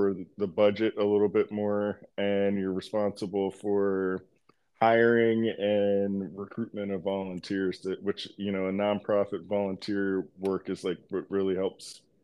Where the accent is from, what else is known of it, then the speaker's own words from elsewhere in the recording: Maryland, United States; growing up on the Eastern Shore, when I was a kid, we didn't have like a lot of after school programming.